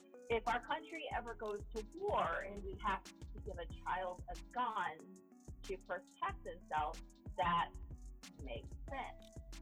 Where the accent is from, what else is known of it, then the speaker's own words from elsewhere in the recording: Missouri, United States; And I'm from Missouri. You gotta understand, I'm from Missouri.